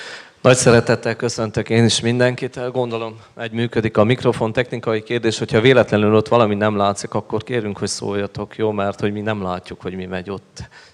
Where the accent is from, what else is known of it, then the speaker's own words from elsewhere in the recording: Harghita, Romania; Mondtam, amikor oda kerültünk Nagyváradra, mivel én is csíki vagyok